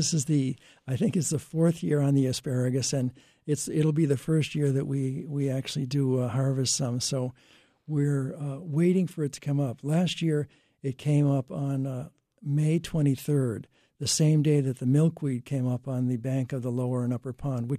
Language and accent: English; Massachusetts, United States; where I grew up in Western Mass, we never had ticks as when I was a kid.